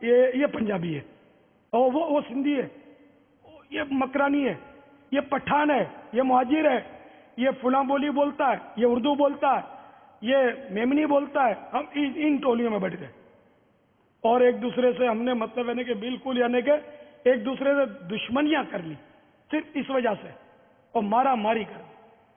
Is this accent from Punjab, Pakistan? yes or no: no; Karachi, Sindh, Pakistan; born there; میری تو پیدائش ہی پاکستان میں ہوئی ہے. باب المدینہ میں پیدا ہوا ہوں. پاکستان بننے کے بعد سن 50 میں یا 51 میں اس طرح کچھ ہے میری پیدائش باب المدینہ.